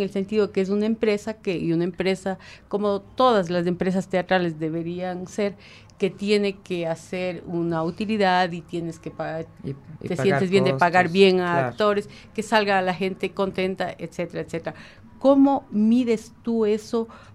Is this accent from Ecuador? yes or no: yes; Ecuador; Que el teatro clásico no se nos ha dado como ecuatorianos